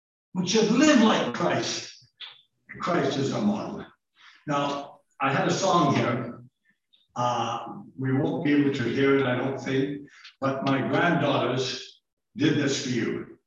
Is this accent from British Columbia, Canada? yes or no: yes; British Columbia, Canada; I'm a Gentile. Sure, I'm a Canadian, born, raised in beautiful British Columbia, Canada. But I'm also, I'm not a Jewish person.